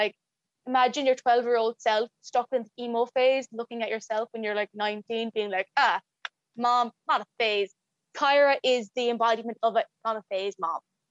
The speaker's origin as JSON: {"language": "English", "country": "Ireland", "said": "So I am a furry. I'm an Irish furry."}